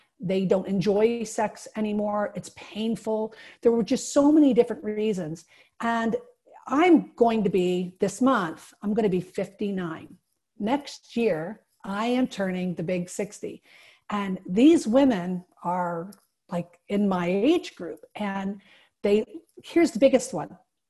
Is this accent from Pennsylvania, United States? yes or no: yes; Williamsport, Pennsylvania, United States; And I'm actually from Williamsport, so I'm from up in that coal region.